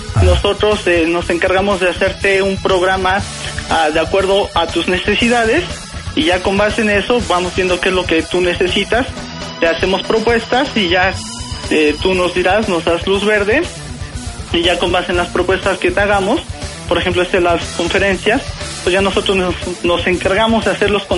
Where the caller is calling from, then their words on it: Gustavo A. Madero, Mexico City, Mexico; De la delegación Gustavo Amadero.